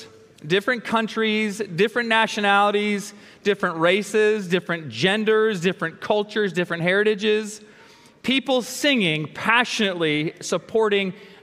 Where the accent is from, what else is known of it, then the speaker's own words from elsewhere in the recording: Tennessee, United States; I grew up in Northeast Tennessee on this farm right here.